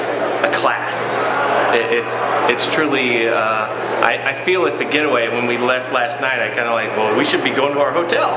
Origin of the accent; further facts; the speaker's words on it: Little Rock, Arkansas, United States; we're from Little Rock.